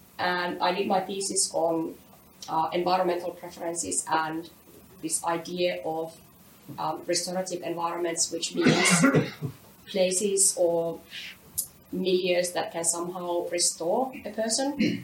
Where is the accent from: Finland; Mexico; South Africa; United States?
Finland; English is a second language; now in Australia; I have lived abroad for nearly a third of my life. So I was born and raised in Finland, but since then I've lived in a number of different countries, and currently I live in Australia.